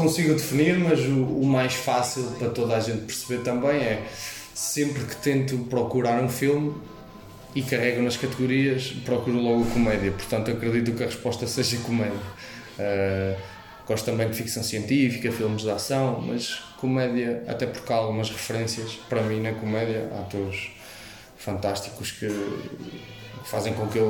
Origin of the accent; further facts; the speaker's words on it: Bragança, Portugal; Atualmente estou super adaptado à ilha, tem umas condições que na minha terra natal não tem, a questão do clima, a questão de facilmente estarmos num ponto ou outro da ilha com alguma celeridade, e em Bragança isso não é possível.